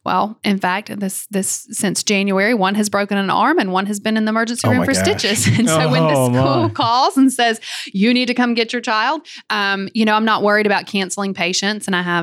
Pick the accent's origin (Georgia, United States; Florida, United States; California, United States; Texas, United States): Georgia, United States; I'm originally from Georgia and I've always been a nerd.